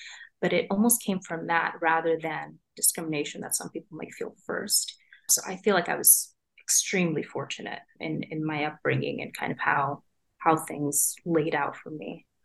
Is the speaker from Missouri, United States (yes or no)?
no; Rochester, Minnesota, United States; I think we got really lucky growing up in Rochester, Minnesota, because there was a great public school system, just a lot of support. And it was a pretty diverse community at the same time.